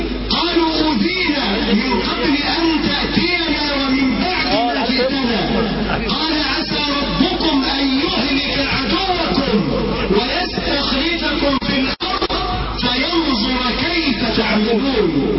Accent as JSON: {"language": "Arabic", "country": "Egypt", "said": "بلادنا مصر"}